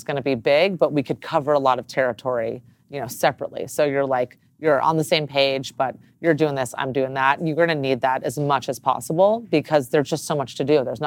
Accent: Los Angeles, California, United States; Here, from here.

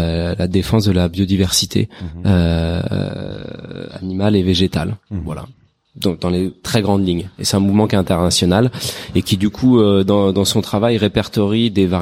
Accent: Paris, Île-de-France, France; en tant que parisien, on découvre ces variétés qu'on n'avait jamais vues

